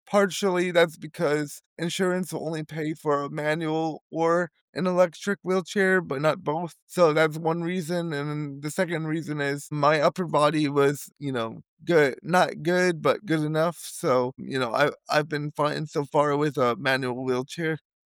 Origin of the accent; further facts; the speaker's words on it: New Jersey, United States; now in Tempe, United States; So I'm 27 years old, originally from New Jersey. Right now I live in Tempe, Arizona. I was born in New Jersey.